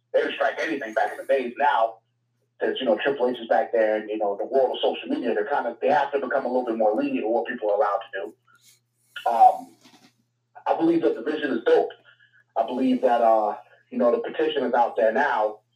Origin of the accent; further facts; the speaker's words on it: Queens, New York, United States; Man, I'm from Queens, man. So, shout out to New York.